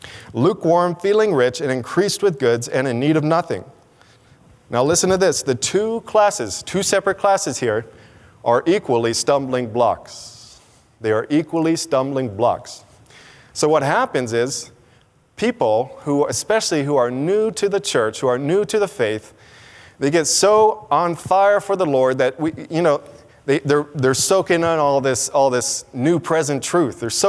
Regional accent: Georgia, United States; And I'm from Georgia, so I use words like hooping and hollering.

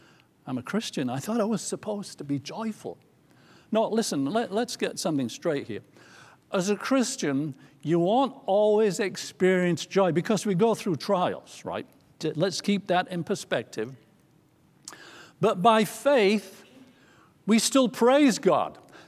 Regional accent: England, United Kingdom; I'm from England. I'm supposed to speak perfect English there, but that's just a rumor.

